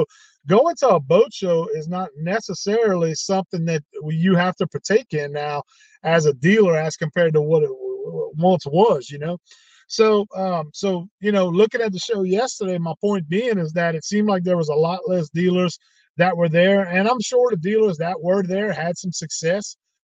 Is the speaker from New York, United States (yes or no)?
no; Gonzales, Louisiana, United States; right here in my hometown of Gonzales, Louisiana, where I reside at now.